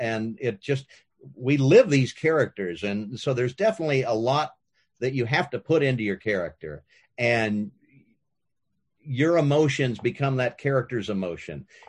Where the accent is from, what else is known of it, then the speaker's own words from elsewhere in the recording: Kansas, United States; So maybe growing up in Kansas had a little, helped me a little bit in doing something with the character.